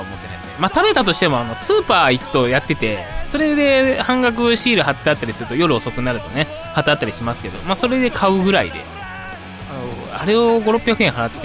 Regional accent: Kansai, Japan; 関西出身なんですけど、ほんと食べたことなくて

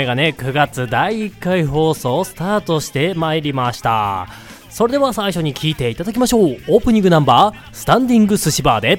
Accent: Hokkaido, Japan; もともと私北海道出身なんですけど、北海道の帯広っていうところにね、あの田舎の方に大学時代いまして

